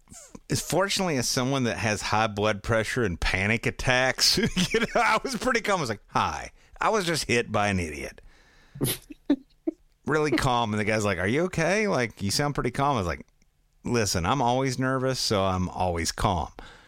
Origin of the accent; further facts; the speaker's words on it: Tennessee, United States; I'm from Tennessee.